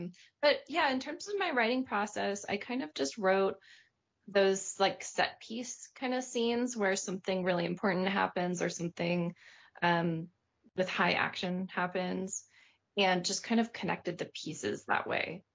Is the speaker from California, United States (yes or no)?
yes; California, United States; You know, it's a very different climate than in India, but I feel, as a Californian, I'm pretty connected to nature.